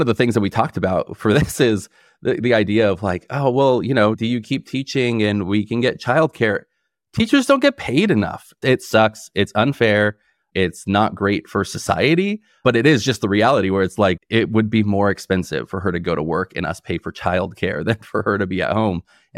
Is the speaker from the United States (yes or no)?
yes; California, United States; I'm from the Bay Area, so it was kind of like moving from one home to another.